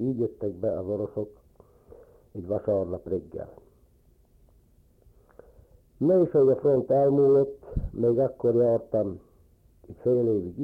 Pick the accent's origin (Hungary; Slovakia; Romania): Slovakia; Felsőkálosa, Banská Bystrica Region; születtem 1931. augusztus 8-án Felsőkálosan. Hát éves koromban kezdtem járni Alsókálosan, az elemi iskolában. 5 osztályt kijártam, a 7-et már Tornaján a Magyar Királyi Állami Polgári Fiú és Leány iskolában kezdtem járni.